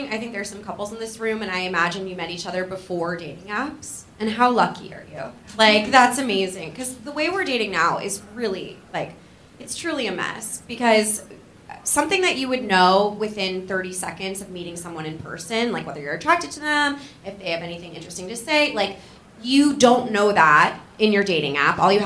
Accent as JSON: {"language": "English", "region": "New Jersey", "country": "United States", "said": "Because I'm from Central Jersey, which exists. So it's the part with trees."}